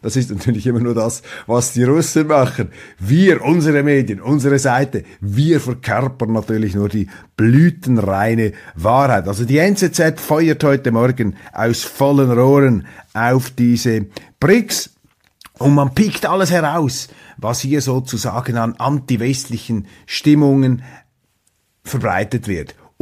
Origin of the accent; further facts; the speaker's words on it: Switzerland; die ich als Schweizer mit der Neutralität verbinde